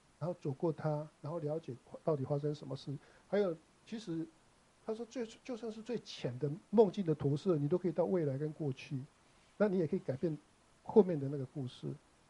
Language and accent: Chinese; Taiwan; accent: Taiwanese Mandarin; 像我的国语就是没有办法啊，我就台湾国语啊